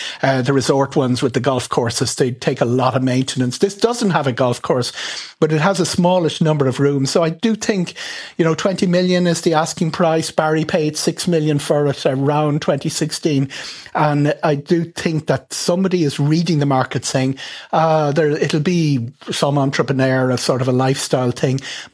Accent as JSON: {"language": "English", "region": "Leinster", "country": "Ireland", "said": "And I come from County Kildare. My heart is County Kildare. I'm very Kildare"}